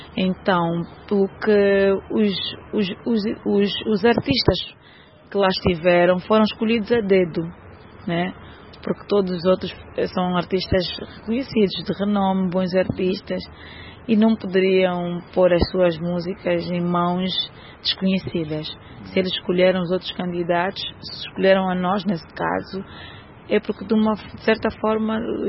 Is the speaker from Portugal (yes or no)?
no; Luanda, Angola; Bairro Azul, nasci e cresci no Bairro Azul.